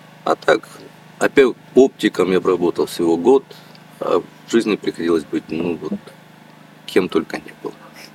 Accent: Krasnyi Luch, Luhansk Oblast, Ukraine; Ну, мы Восточная область, мы говорим по-русски. Ну, вот я сам с Донбасса, вообще Красный Луч.

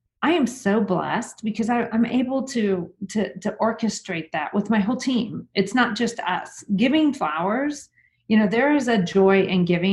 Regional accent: Texas, United States; And, you know, I'm Texan, so I'm proud of HEB too.

